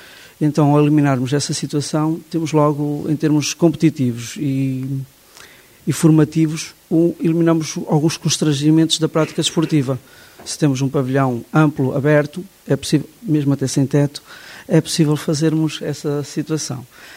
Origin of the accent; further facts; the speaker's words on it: Valega, Aveiro, Portugal; sou de Valga, sou professor primário